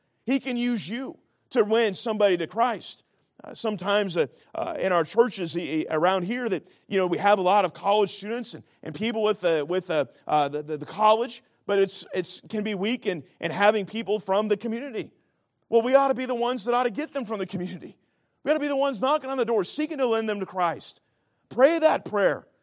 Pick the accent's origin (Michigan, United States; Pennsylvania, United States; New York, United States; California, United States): California, United States; now in North Carolina, United States; I came from California. I came to North Carolina.